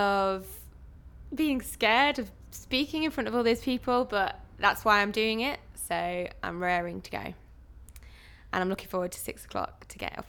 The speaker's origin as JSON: {"language": "English", "region": "East Midlands", "country": "United Kingdom", "lives_now": "London, United Kingdom", "said": "I'm 23 years old and I'm originally from Lincolnshire but I live in London."}